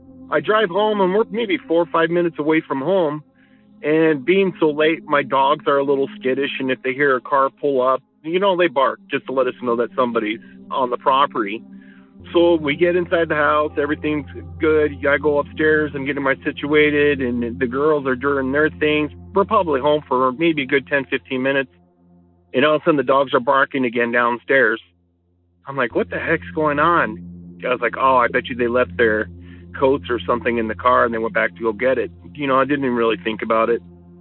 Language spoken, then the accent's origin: English; Wyoming, United States; And again, growing up in Yellowstone National Park, I know what a bear looks like.